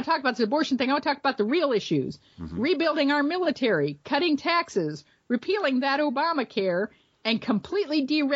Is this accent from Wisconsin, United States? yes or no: yes; Wisconsin, United States; worked to win elections for Republicans both nationally and in my home state of Wisconsin.